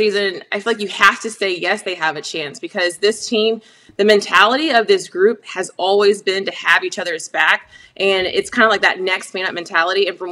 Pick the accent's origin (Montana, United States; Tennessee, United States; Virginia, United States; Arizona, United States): Tennessee, United States; Memphis; I mean, locally, Joy, I'm from Memphis, so like I get it.